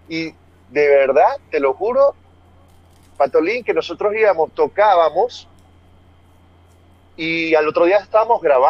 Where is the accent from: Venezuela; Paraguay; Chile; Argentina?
Venezuela; Barquisimeto, Lara; born or raised there; also born or lived in Cumaná